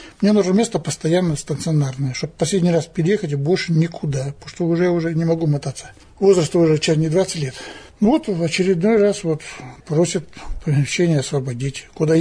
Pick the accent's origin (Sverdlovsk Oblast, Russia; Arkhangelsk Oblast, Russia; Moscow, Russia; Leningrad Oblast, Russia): Sverdlovsk Oblast, Russia; Uktus; Значит, родился и вырос в Уктусе, это моя родина.